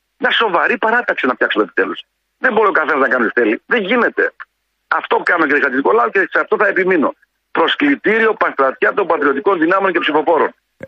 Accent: Macedonia, Greece; Είμαι από τη Μακεδονία, όπως και εσύ

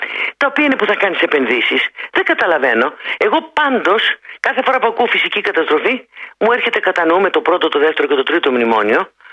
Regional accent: Geraki, Peloponnese, Greece; το χωριό μου, γιατί είμαι από λαδοχώρη η καταγωγή μου, από το Γεράκι Λακωνίας

